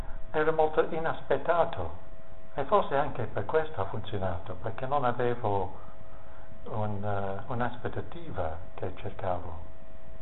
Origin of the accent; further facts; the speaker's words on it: England, United Kingdom; Italian is a second language; Però essendo un inglese ben educato non potevo semplicemente buttarlo fuori come volevo.